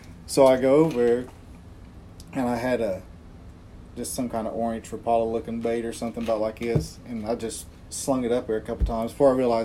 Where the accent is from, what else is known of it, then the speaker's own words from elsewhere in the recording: Florida, United States; I come up in a rough school in Florida when I was little